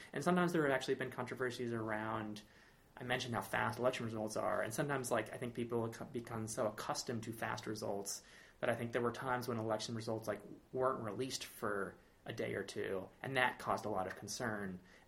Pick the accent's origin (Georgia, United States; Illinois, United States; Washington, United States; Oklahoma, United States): Georgia, United States; now in Hudson, United States; No, I grew up in Georgia.